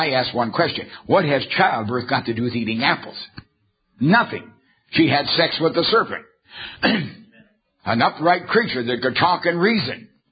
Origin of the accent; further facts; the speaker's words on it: Egypt; Oh, no, I like leeks and onions. Because I'm from Egypt.